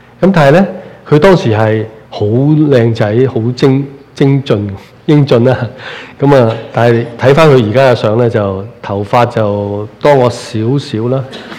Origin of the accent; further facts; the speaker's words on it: China; 虽然我哋系中国人